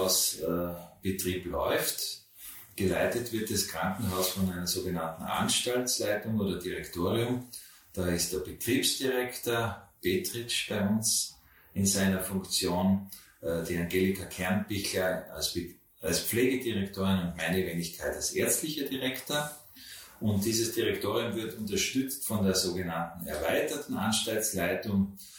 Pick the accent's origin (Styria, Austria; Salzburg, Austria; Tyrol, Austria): Styria, Austria; Graz; Ich bin Grazer, lebe dort in einem Drei-Generationen-Haus